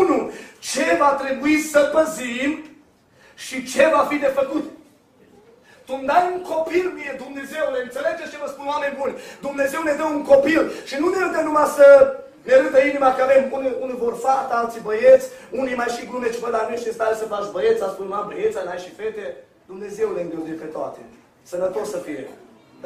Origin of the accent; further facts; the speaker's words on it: Romania; noi suntem români!